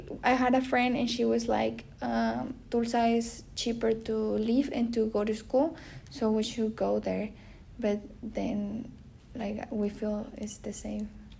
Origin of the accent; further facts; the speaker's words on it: Venezuela; English is a second language; moved away as an adult; now in United States; I'm from Venezuela.